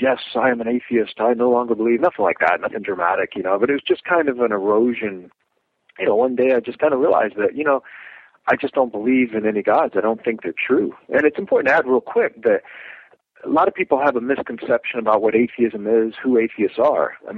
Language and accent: English; Florida, United States; born there; I was born in Florida. I'm 45 now. I was born in Florida, small town, and kind of a typical childhood, I think.